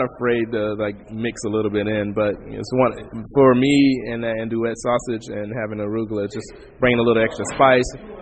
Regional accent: Florida, United States; now in Seattle, United States; But I'm a Southerner, tried and true. My grandparents have history in Georgia. I was born and raised in Florida.

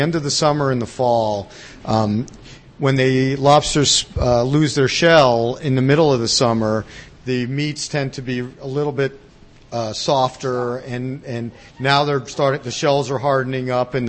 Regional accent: New Jersey, United States; Jean grew up in Pennsylvania, and I grew up in New Jersey, but we did meet in town here at another restaurant.

